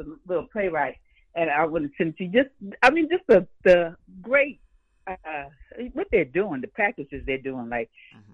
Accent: California, United States; You know, I because I'm from the Bay Area.

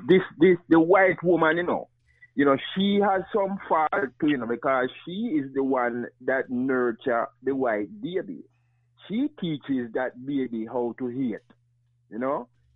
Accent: Jamaica; now in United States; I remember when I was coming from Jamaica here, and we went to the embassy.

